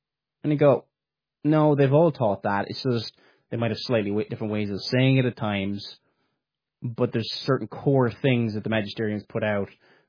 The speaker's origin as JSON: {"language": "English", "country": "Ireland", "said": "you know, I come from the Republic of Ireland"}